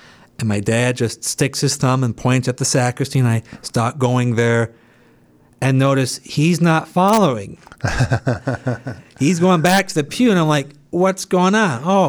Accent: Cleveland, Ohio, United States; I grew up in West Park in Cleveland.

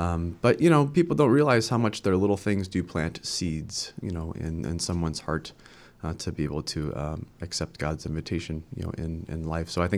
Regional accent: Barberton, Ohio, United States; Grew up in Barberton, Akron, Ohio. So St. Francis of Sales down in Portage Lakes is my home parish.

